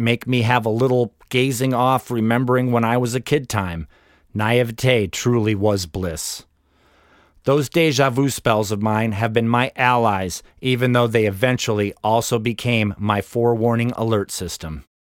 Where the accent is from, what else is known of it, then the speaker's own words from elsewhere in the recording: East Lansing, Michigan, United States; MTU's in Houghton, a 500-mile drive from my hometown of East Lansing in Lower Michigan